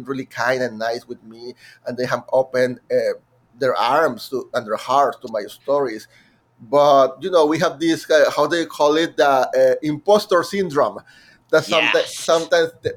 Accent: Mexico; English is a second language; moved away as an adult; now in United States; And I was the first Mexican ever accepted, and they also grant me a full tuition schola

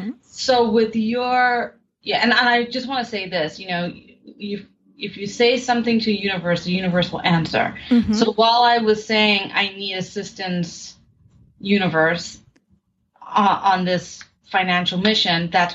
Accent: New York City, New York, United States; born or raised there

